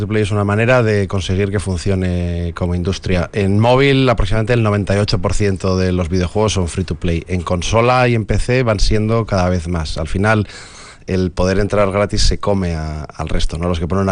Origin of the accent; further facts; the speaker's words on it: Vitoria, Basque Country, Spain; also born or lived in Madrid; now in Barcelona, Spain; Yo me crié en Vitoria y quería hacer videojuegos, me tuve que ir fuera.